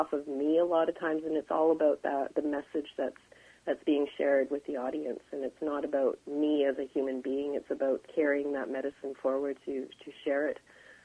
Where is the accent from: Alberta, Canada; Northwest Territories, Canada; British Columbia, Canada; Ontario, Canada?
Alberta, Canada; Calgary; As a kid growing up in Calgary, as a young brown girl